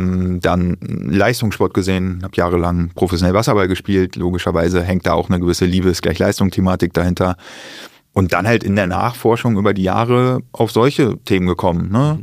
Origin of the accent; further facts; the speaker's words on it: Germany; born there; ich bin viel zu früh geboren in der DDR